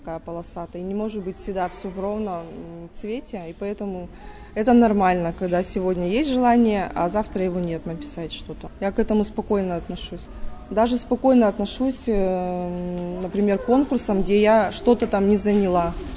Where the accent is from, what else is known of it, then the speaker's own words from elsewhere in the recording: Sredneuralsk, Sverdlovsk Oblast, Russia; сегодня здесь, в Среднеуральске, в родном городе.